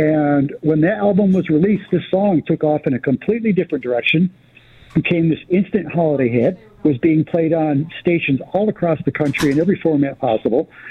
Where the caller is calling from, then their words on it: Omaha, Nebraska, United States; We are calling from Omaha, Nebraska.